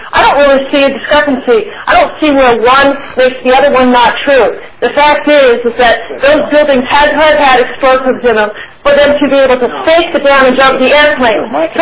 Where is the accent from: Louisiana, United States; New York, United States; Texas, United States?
New York, United States; New York City; I'm from New York City, and I'm part of New York City 9/11 Truth.